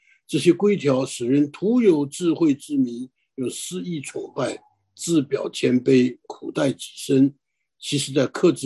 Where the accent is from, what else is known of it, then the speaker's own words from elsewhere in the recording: China; born there; 我是在大陆出生的啊，那我知道那个在乡村里面